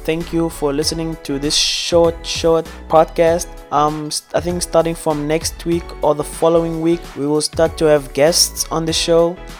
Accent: Tebessa, Tébessa Province, Algeria; I am from Tebessa, Algeria, and I'm 19 years old.

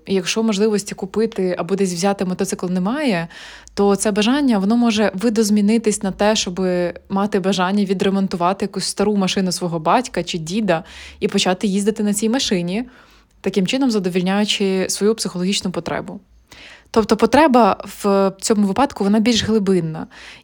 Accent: Chernihiv, Chernihiv Oblast, Ukraine; так як я росла в Чернігові, тобто я росла в обласному центрі, у мене з дитинства не було потреби вміти водити

